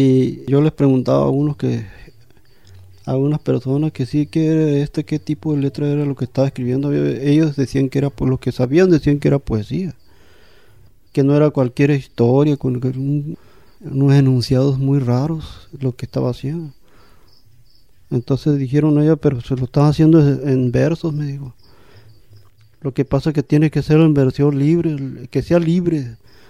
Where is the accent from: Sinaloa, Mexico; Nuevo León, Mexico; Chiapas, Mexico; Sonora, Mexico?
Sonora, Mexico; Potam; Soy originario de Potam, Ruyaki, Sonora.